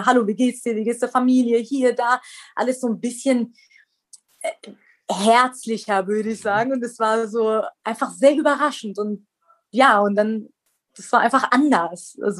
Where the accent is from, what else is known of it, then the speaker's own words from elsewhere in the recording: Iran; Also ich bin im Iran groß geworden.